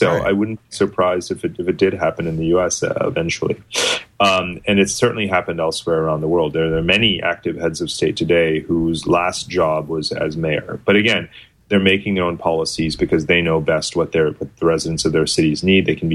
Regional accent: New York City, New York, United States; I'm from New York City.

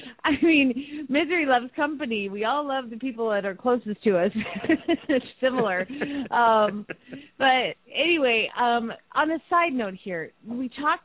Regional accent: Phoenix, Arizona, United States; from Phoenix, Arizona

